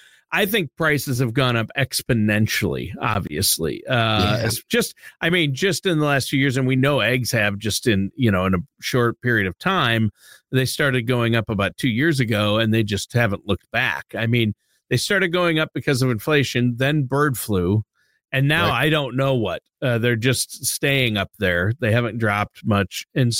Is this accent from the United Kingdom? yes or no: no; Midwest, United States; I will say I'm from the Midwest.